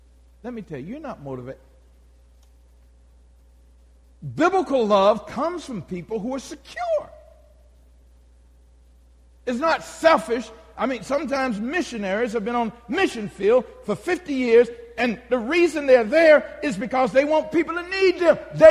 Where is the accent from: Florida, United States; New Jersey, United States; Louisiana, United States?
Florida, United States; Kissimmee; born there; I was born in a segregated South. I was born in Kissimmee, Florida, before Disney World got there. Call it Cowtown.